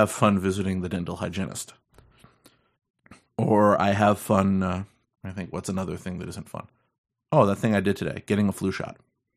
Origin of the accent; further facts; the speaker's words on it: New York, United States; So here's another story from my home state of New York.